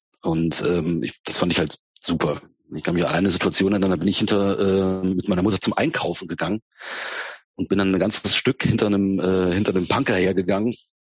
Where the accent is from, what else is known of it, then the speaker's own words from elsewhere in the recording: Neuwied, Rhineland-Palatinate, Germany; born there; In Rheinland-Pfalz. Es ist ja ein bisschen zu weit südlich, als wirklich das klassische Rheinland zu sein.